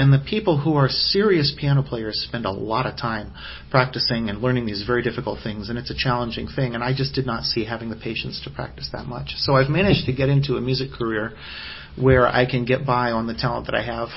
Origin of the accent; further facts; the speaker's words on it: Berkeley, California, United States; I grew up in Berkeley, and there was a repertory theater downtown, the Berkeley Theater, that changed shows every night.